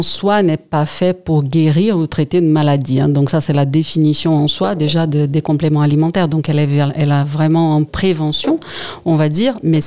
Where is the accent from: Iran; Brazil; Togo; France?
Brazil; moi, je suis brésilienne. Au Brésil, on a peu des compléments alimentaires à marque.